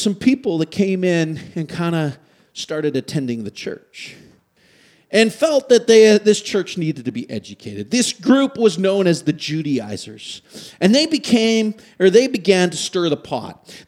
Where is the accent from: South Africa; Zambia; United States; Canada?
Canada; sorry, I'm Canadian, I don't know nothing.